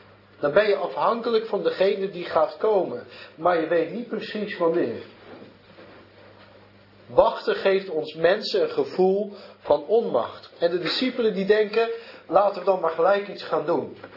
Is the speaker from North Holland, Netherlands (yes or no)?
no; Zeeland, Netherlands; Ik kom zelf uit Zeeland, dat je ook beroepsvissers.